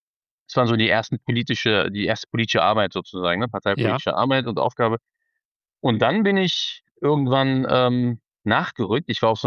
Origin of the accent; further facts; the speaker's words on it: Berlin, Germany; ich komme aus dem Schöneberger Norden. Das ist dieser Palastkiez, Palastium-Kiez.